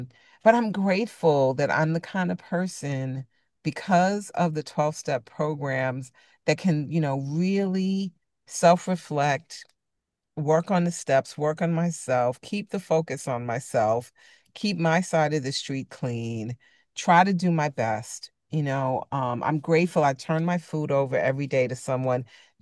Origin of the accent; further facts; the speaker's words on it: New York City, New York, United States; It got exacerbated growing up in New York, which is just a very speedy city.